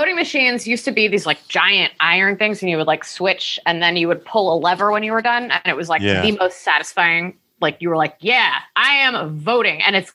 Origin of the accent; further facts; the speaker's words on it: Takoma Park, Maryland, United States; I'm from Tacoma Park, you know?